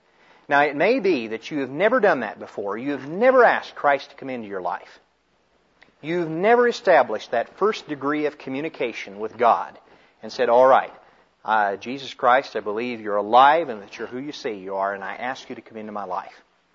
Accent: Kansas, United States; but I grew up in Kansas where we plow.

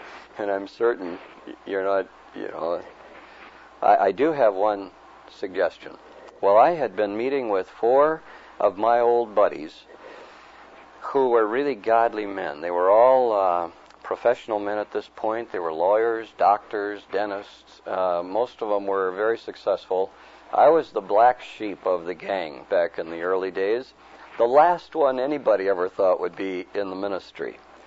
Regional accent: Minneapolis, Minnesota, United States; I'm from Minneapolis, Minnesota, and on one of my visits back to Minneapolis, I was on my way to Okinawa, my wife and my little daughter and I.

